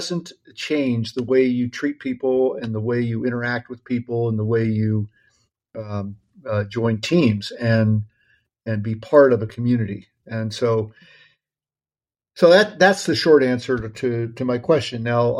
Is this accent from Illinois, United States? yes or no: no; Pittsburgh, Pennsylvania, United States; now in California, United States; when I come back to my hometown, Pittsburgh — I still live in California —